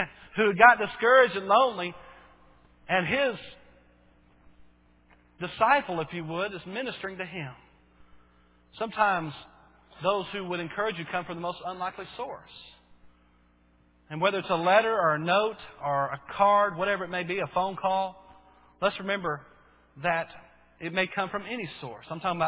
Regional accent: Bowie, United States; And I remember as a kid where we grew up there in Bowie

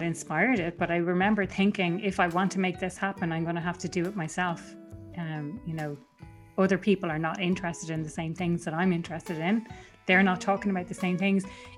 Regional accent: Dublin, Leinster, Ireland; I'm from Dublin.

